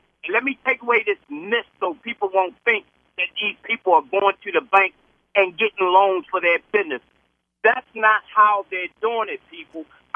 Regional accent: Cherry Hill, United States; I grew up in Cherry Hill. The shopping center was owned black.

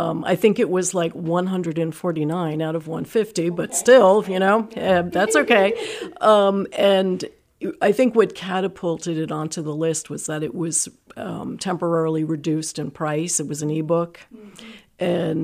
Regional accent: New Jersey, United States; moved away as an adult; now in Michigan, United States; No, actually, I'm from New Jersey, but we've been here in Michigan for 16 years now.

